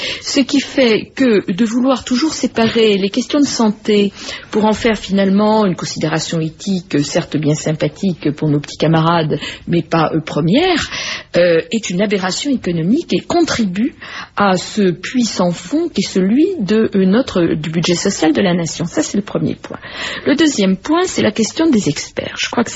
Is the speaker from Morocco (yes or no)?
no; France; on n'a pas beaucoup avancé, au moins chez nous en France.